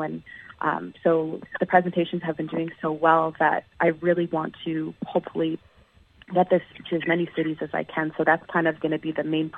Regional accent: Calgary, Alberta, Canada; Just because it is, I feel like it's my hometown, and I was mostly raised here

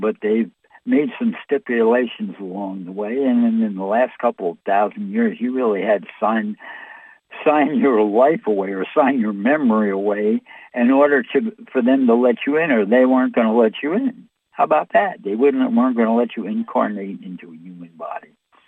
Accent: United States; Hey, you know, I'm an American here.

